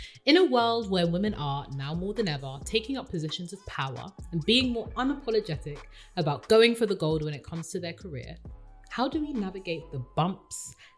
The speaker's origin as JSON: {"language": "English", "country": "Uganda", "tie": "born or raised there", "lives_now": "South Africa", "said": "I am messaging from South Africa, but I was born and raised in Uganda."}